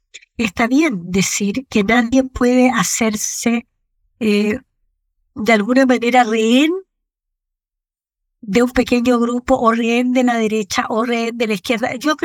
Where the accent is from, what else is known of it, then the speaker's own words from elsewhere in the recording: Maule, Chile; yo vengo del Maule.